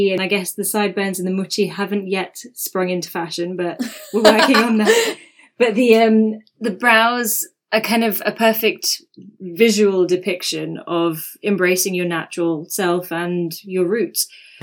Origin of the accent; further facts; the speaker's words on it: London, United Kingdom; especially growing up in a Western society. I was born and brought up in London.